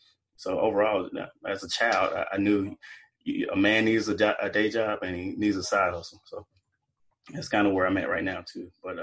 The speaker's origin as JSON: {"language": "English", "region": "Mississippi", "country": "United States", "tie": "born or raised there", "said": "As a child, you know, growing up in Mississippi"}